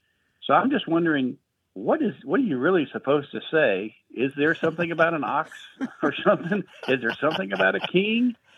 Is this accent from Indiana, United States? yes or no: no; Miami, Florida, United States; I'm from Miami. I'm from Miami, Florida